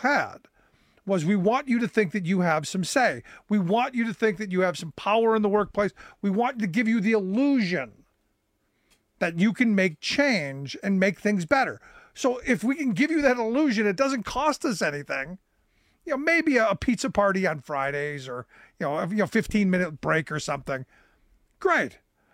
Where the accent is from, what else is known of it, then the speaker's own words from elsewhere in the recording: Cleveland, Ohio, United States; Growing up in Cleveland, you heard stories about, because Akron wasn't far away.